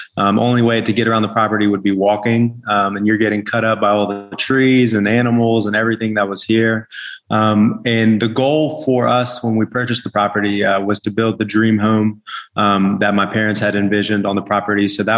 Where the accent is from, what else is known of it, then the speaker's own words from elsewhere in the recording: Virginia, United States; And then, like you said, I was born and raised here in the Shenandoah Valley.